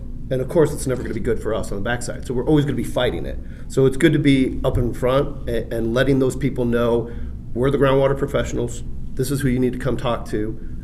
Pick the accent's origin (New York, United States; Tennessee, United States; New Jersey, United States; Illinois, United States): Illinois, United States; I went out to Texas, Minnesota, Florida, my home state of Illinois.